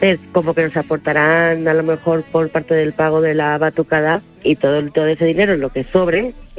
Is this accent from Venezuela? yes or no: no; Orche, Castilla-La Mancha, Spain; otra asociación tenemos en mi pueblo que es muy importante, que hay un mogollón, que es San Vicente de Paúl, que nos donan la carne, como el Ayuntamiento de Orche